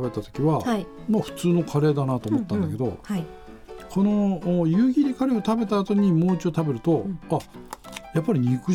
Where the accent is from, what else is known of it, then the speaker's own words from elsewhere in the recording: Yamagata, Japan; これ自分の田舎 山形県の最上地方なんで、最上って聞くとついね